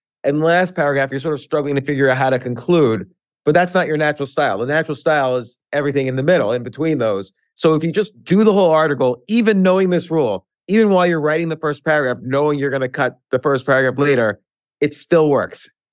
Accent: North Brunswick, New Jersey, United States; Right near New Brunswick, a town called North Brunswick.

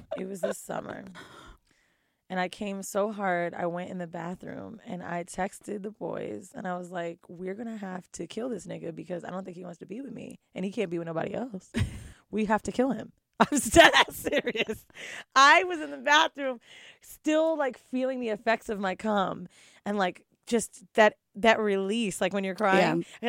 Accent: Pakistan; I'm Pakistani.

